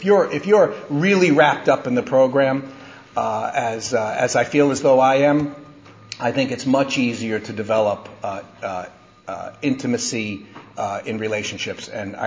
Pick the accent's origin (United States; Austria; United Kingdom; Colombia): United States; New York; And even at this young age, I'm a New Yorker, so I automatically assumed he was mugged.